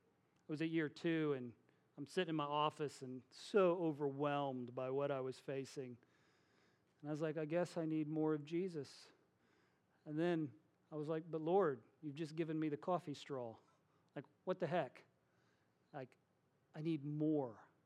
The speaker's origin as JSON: {"language": "English", "region": "Midwest", "country": "United States", "said": "I'm from the Midwest. We aren't dependent on anybody."}